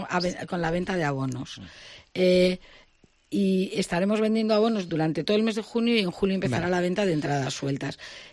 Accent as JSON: {"language": "Spanish", "town": "Santander", "region": "Cantabria", "country": "Spain", "said": "que yo soy de Santander, pero he nacido con esta gracia."}